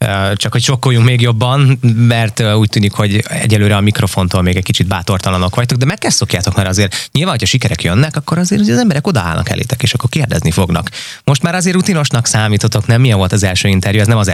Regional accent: Almásfűzitő, Komárom-Esztergom, Hungary; én Almásfűzitőn nőttem föl, és ott is egy ilyen kis pici miniatűr csónakház volt

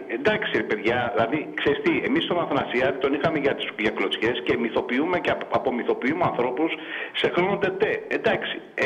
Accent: Piraeus, Attica, Greece; από Πειραιά

